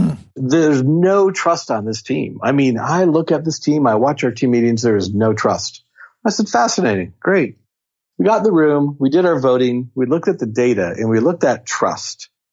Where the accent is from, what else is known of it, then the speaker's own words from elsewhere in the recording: Seattle, Washington, United States; First of all, I'm from Seattle, so coffee is for everyone.